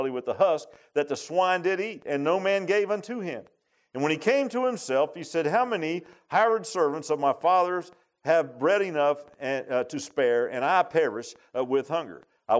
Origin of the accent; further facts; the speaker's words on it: Virginia Beach, Virginia, United States; You know, I grew up in Virginia Beach. Everybody said, man, why do you want to leave Virginia Beach and come to the mountains?